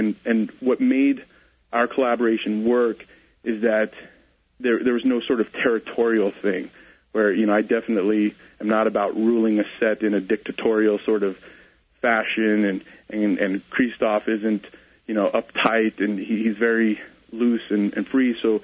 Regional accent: New Hampshire, United States; starting in the Northeast, where we filmed it, we're from New Hampshire

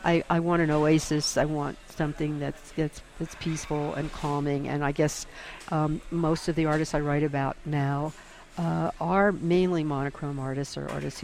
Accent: Washington, D.C., District of Columbia, United States; born or raised there

